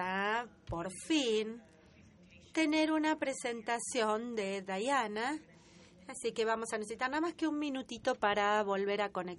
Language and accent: Spanish; Jordan; de Jordania.